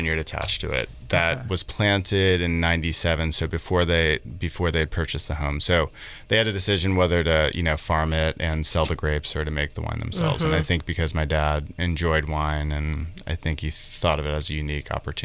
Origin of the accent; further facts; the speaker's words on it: San Francisco, California, United States; also born or lived in Arlington, Virginia; I was born in Arlington, Virginia, but most of my childhood was in the Bay Area, mainly in San Francisco for kind of my elementary school years, and then Marin for my high school years.